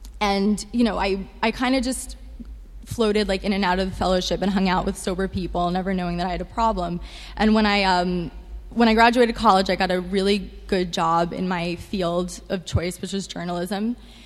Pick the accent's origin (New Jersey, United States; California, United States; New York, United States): New York, United States; Queens; So, I grew up in Queens.